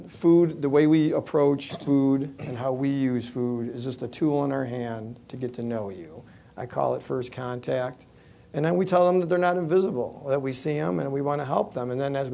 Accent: Syracuse, New York, United States; I live on the north side of Syracuse, born and raised in Syracuse, went to Fowler High School, graduate. I owned a business in the city.

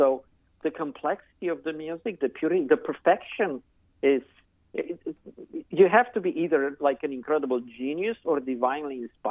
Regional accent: Romania; And so I heard it a number of times growing up in Romania.

